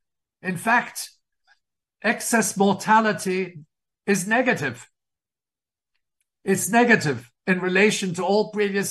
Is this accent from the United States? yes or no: no; Wales, United Kingdom; born there; I was born in Wales, incidentally, even though